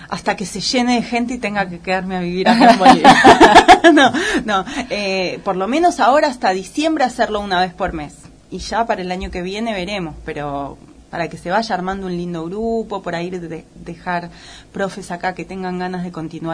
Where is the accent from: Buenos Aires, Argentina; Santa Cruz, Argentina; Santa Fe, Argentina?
Buenos Aires, Argentina; No, soy de Capital.